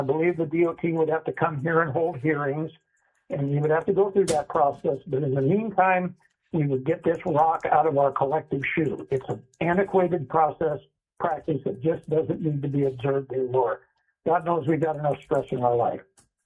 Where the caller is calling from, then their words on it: Eagle River, Alaska, United States; I'm calling from Eagle River, and I'm speaking for myself.